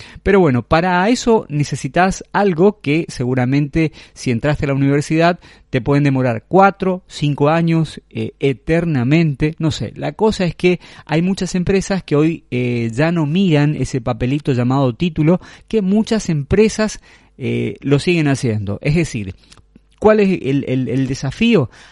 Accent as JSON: {"language": "Spanish", "region": "Corrientes", "country": "Argentina", "tie": "born or raised there", "said": "estamos en la ciudad de Corrientes, capital, mi ciudad natal, donde todavía comparto las tranquilidades de la siesta"}